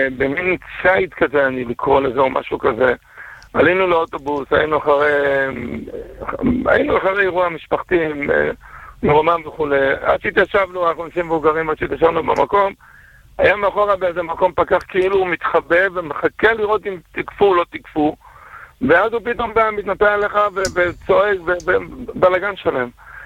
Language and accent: Hebrew; Bnei Brak, Tel Aviv District, Israel; אבל אני לא בירושלים, ואני בני ברקי